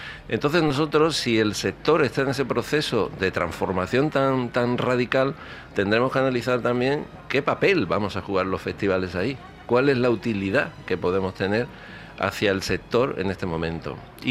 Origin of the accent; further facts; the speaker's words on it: Andalusia, Spain; Yo soy andaluz